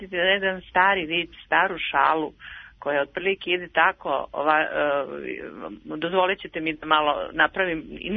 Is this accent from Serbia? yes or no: yes; Serbia; Nadamo se da mi kao zemlja, kao Srbija, imamo jako lepih prirodnih staništa